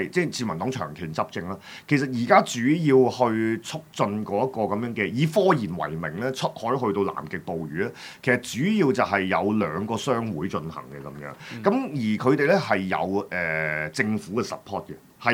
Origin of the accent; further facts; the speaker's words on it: Hong Kong; 譬如假設我哋香港人咁樣，我哋而家忽然間嚇